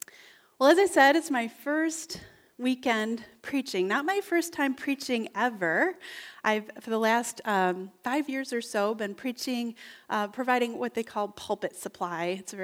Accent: Albion, New York, United States; I was born and raised in Albion. I still live there with my husband Tom

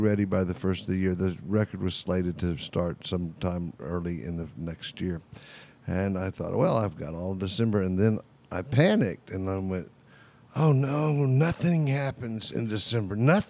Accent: Houston, Texas, United States; growing up in Houston, Texas, I really could not relate to the way that the standard, the traditional, the beautiful Christmas songs were written and sung.

